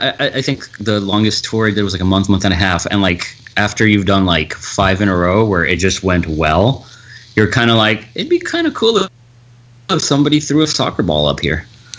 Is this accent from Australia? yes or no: no; Colombia; also born or lived in Miami; now in United States; I lived here. I grew up in Colombia. Till like 95, and my parents got divorced. My dad got a job opportunity in Miami with the company he was with at the time, and after like a year, I moved up here with him.